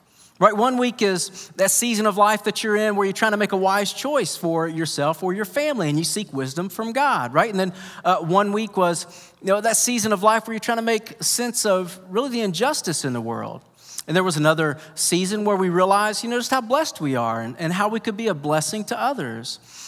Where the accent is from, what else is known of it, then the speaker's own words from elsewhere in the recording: Kentucky, United States; Then I just reminded him I'm from Kentucky and that was normal for me.